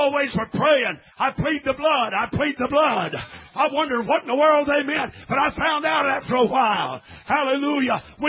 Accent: Missouri, United States; You know, they used to ask on Camel X in St. Louis when I was raised in Missouri

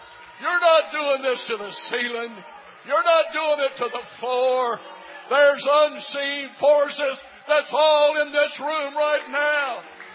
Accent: Waterproof, Louisiana, United States; I was raised in Louisiana, and I was raised in the country 12 miles outside of a little old town called Waterproof

